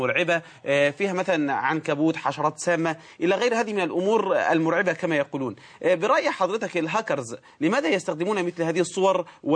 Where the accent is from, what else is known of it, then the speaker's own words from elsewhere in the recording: Egypt; هل يوجد عندنا في مصر محاكم الكترونيه